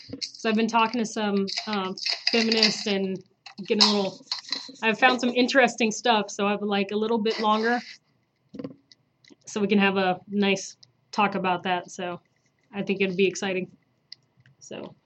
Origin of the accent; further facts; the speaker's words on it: United States; I was never born in Africa. I'm American. I was born in America.